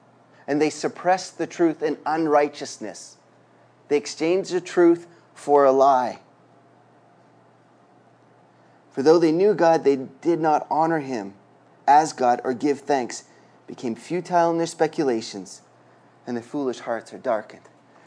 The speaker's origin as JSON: {"language": "English", "country": "Canada", "said": "I'm Canadian, by the way."}